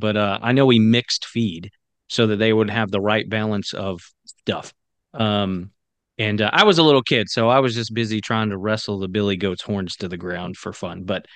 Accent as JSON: {"language": "English", "region": "the South", "country": "United States", "tie": "born or raised there", "said": "So I grew up in the South on the East Coast and lived on the East Coast, you know, a great deal of my adult life."}